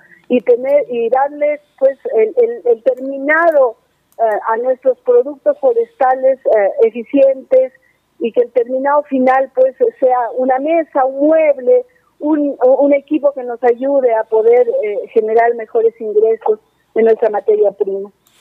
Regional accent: Cajamarca, Peru; espero con mucha responsabilidad y dignidad poder representar a mi pueblo cajamarquino. Como cajamarquina neta

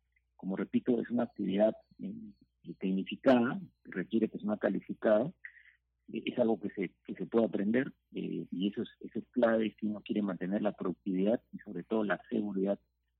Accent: Peru; Pero al día de hoy estamos enfrentando un problema y como peruanos tenemos que solucionarlo.

